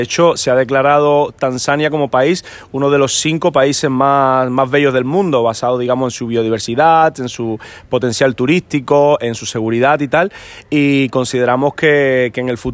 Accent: Cuba; yo que soy de Cuba, conozco las playas del Caribe

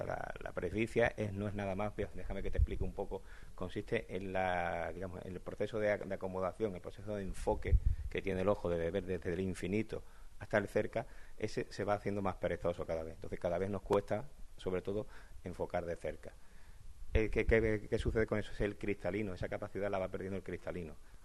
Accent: Málaga, Andalusia, Spain; agradecemos como malagueño que soy yo

